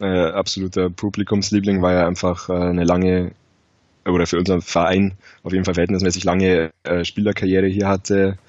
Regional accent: Ingolstadt, Bavaria, Germany; 24 Jahre, gebürtig aus Ingolstadt.

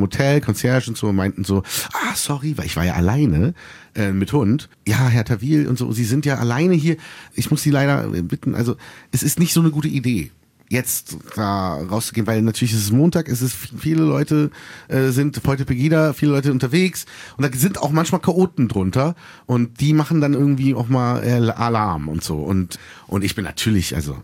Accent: Berlin, Germany; auch als Berliner.

